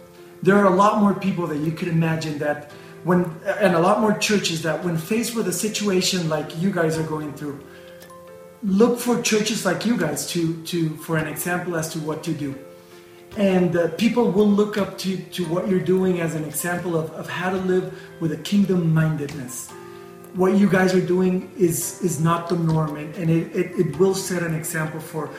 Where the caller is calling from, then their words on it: Guatemala; los saludos de Guatemala. … I'm saying hey from Guatemala.